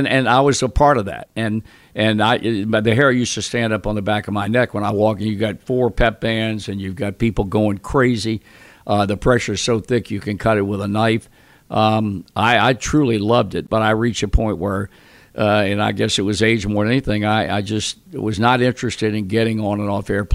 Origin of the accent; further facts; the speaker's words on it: Virginia, United States; I was born and raised in Virginia, and when I was a kid back in the 50s